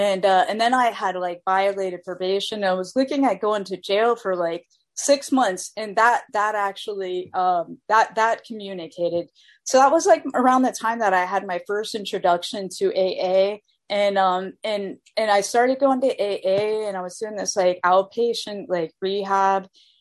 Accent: Florida, United States; like growing up in Florida, like the underground music, like and rave scene, like that was the really big thing.

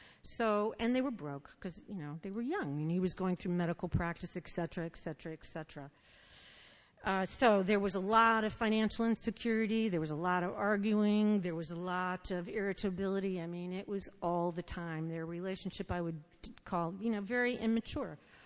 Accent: Bethesda, Maryland, United States; I grew up in Bethesda, Maryland, in a beautiful white house on a hill. I had an oak tree out my bedroom window.

